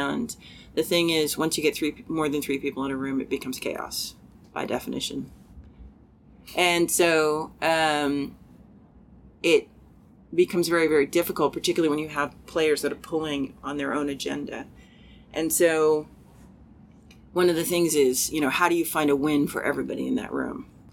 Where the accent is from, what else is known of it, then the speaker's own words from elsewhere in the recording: United States; I am American, and I see the fact that in America the marginalized people are being cared for less and less.